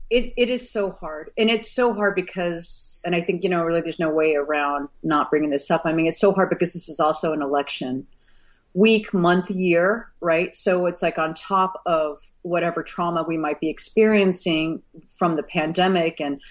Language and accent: English; Texas, United States; also born or lived in Missouri; I was born in Missouri. I didn't grow up in Missouri, but I was born in Missouri. And then my dad was in oil and gas. So we moved around the country a lot. So I spent a good chunk of my formative years in Texas.